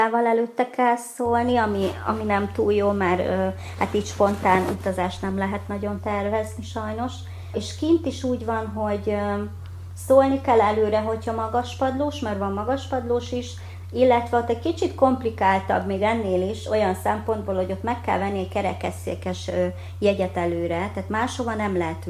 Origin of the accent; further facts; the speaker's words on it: Hungary; itthon mint kerekesszékes vagyok korlátozott, ott meg mint magyar, mert ugye nem tudtam úgy kommunikálni